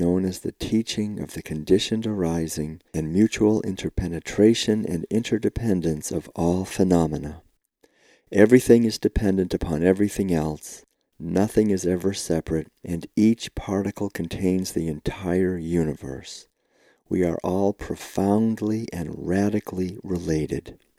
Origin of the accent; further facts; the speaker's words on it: Concord, Massachusetts, United States; Being born and raised in Concord gave me a sense of intimate connectedness with these two revolutions and of being their descendant